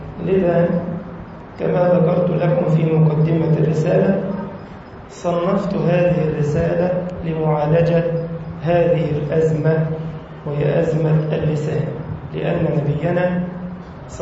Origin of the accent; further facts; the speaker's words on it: Egypt; واحفظ بلدنا مصر وسائر بلاد المسلمين